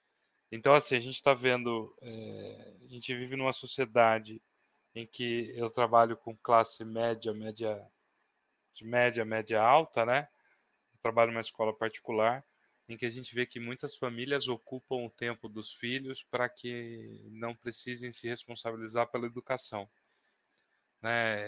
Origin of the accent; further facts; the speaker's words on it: Brazil; porque é nosso dever enquanto brasileiro